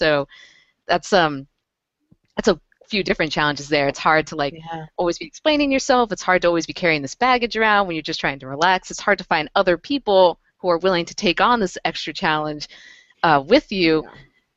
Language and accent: English; United States; born there; So I don't necessarily need to be bringing her into my burden as an American-born Latino.